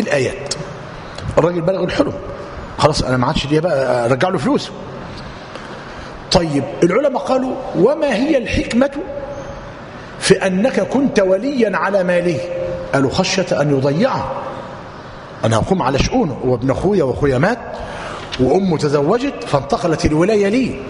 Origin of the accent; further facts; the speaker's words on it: Egypt; عندنا في مصر الجماعة ولاة الأمر قالوا إيه؟